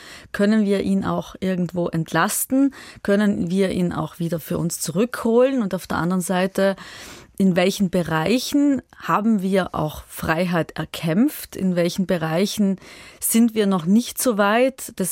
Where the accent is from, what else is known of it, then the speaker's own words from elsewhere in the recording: Trentino-Alto Adige, Italy; ich komme ja aus Südtirol